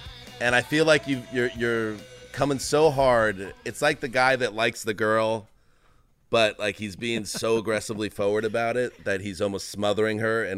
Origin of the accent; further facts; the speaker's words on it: Northeast, United States; the fans seem to be overall a more kind lot than maybe where I grew up or where we grew up in the Northeast.